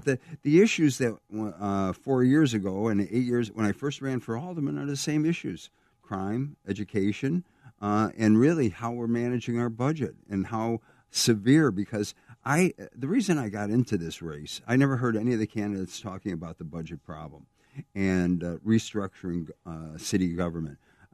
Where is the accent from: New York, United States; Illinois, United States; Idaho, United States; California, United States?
Illinois, United States; Chicago; I grew up in the Roseland-Pullman area. I lived in Pullman for 8 years.